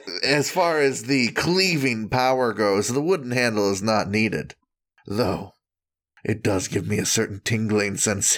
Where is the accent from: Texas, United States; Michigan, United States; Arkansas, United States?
Michigan, United States; I say I'm from the Great White North, and then, you know, Canadians are like, really? Come on. The Upper Peninsula of Michigan is just a little slice of Canada that America gets to have.